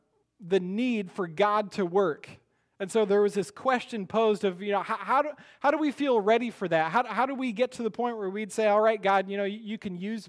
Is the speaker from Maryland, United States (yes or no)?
no; Iowa, United States; many of you know I grew up in Iowa, and I remember saying, you know, I'm just a kid from Iowa.